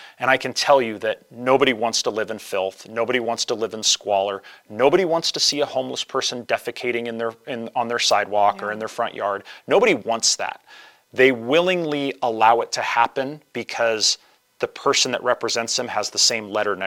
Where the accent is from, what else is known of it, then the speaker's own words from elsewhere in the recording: Tacoma, Washington, United States; I grew up in Tacoma, Washington, foothills of Mount Rainier, so I miss my girl.